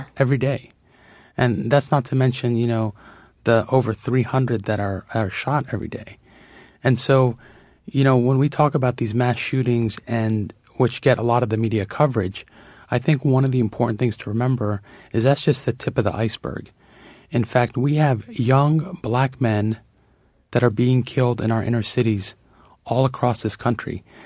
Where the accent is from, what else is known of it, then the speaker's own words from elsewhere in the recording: United States; I am an American. I love this country.